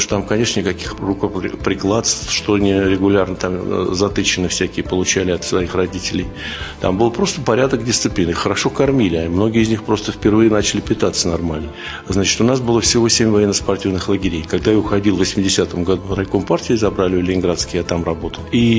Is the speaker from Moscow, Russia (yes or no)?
yes; Moscow, Russia; born there; Я родился в Москве 10 сентября 1953 года на Присне. Моя мама родилась в Брянской области, в западной ее части